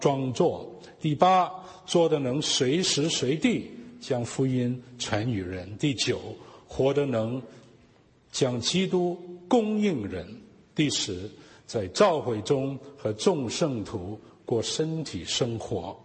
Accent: China; 我们中国人哪里会说那这个那那个呢

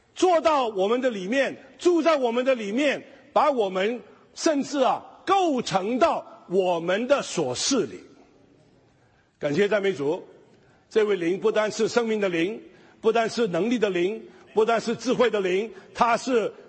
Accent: China; 我知道我也是中国人

